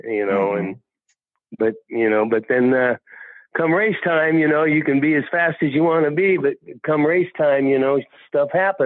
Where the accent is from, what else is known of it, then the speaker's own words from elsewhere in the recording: Burien, Washington, United States; But growing up as a kid, I mean, I remember it like it was yesterday. Mm-hmm. We grew up in Burien